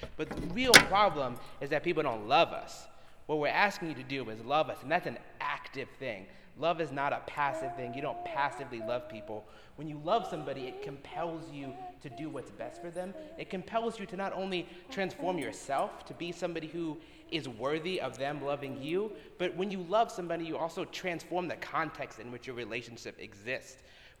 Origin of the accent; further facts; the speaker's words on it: Colorado, United States; And I'm from Colorado, I'm from rural Colorado. And so I understand what the federal government does to local farmers.